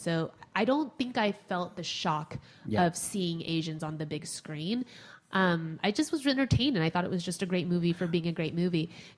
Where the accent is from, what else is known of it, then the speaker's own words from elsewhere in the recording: Houston, Texas, United States; so there's like people who I grew up with in Houston who are now like major pop stars in Taiwan.